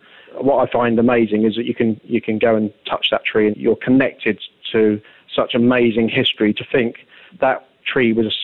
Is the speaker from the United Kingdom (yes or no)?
yes; Romsey, South East England, United Kingdom; Roy lived close to where I grew up in Romsey.